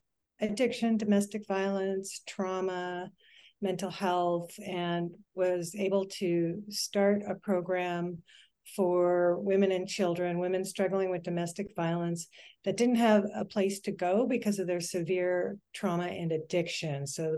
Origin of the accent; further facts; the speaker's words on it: Los Angeles, California, United States; And I'm from Los Angeles. Should I say more about my background, or should?